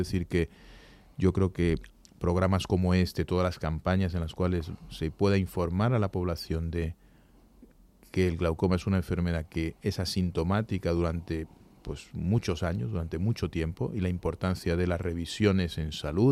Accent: Galicia, Spain; sobre todo en mi tierra, en Galicia, en Asturias, tal, en esa zona

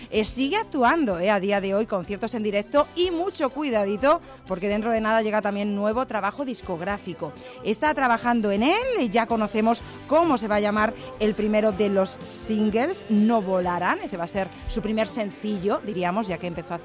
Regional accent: Madrid, Community of Madrid, Spain; born there; Nací en Madrid, Madrid, Madrid bautizada en la Real Basílica de Atocha.

